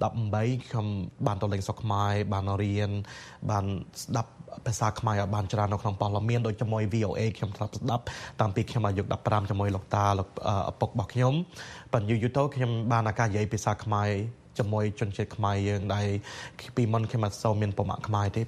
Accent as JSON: {"language": "Khmer", "town": "Long Beach", "region": "California", "country": "United States", "tie": "born or raised there", "said": "ខ្ញុំកើតនៅក្នុង Long Beach ជាមួយក្រុមខ្មែរយើងតាំងពីក្មេង"}